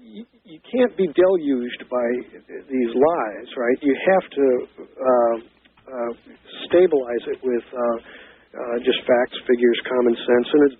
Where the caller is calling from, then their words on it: San Francisco, California, United States; Down here, I didn't let you know, I'm calling from San Francisco.